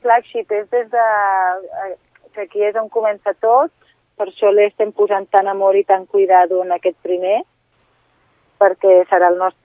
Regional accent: Baixador de Vallvidrera, Catalonia, Spain; Jo soc de Baixador de Vallvidrera, però estic entre mig de Barcelona i Sant Cugat, faig més vida a Sant Cugat, la meva família és de Vall d'Oreig

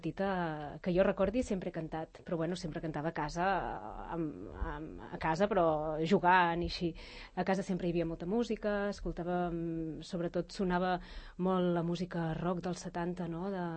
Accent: Girona, Catalonia, Spain; que venien de Girona, jo sóc de Girona.

